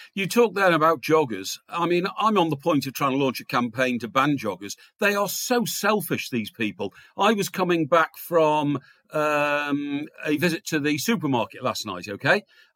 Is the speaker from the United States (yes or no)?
no; Chester, United Kingdom; I was, by the way, the best newspaper boy in Chester, my hometown.